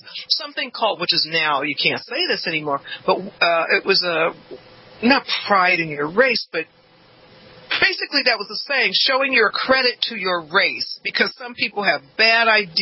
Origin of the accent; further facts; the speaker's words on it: Los Angeles, California, United States; I also went to schools that were predominantly Japanese, and I grew up in South Central, but across the street from the Gardena Line.